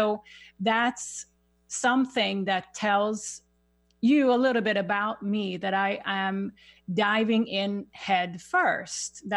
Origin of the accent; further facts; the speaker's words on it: Sweden; English is a second language; moved away as an adult; now in United States; some of you may hear, I have a little accent. I grew up in Sweden. And I made a major shift in 2001 to move with work to the United States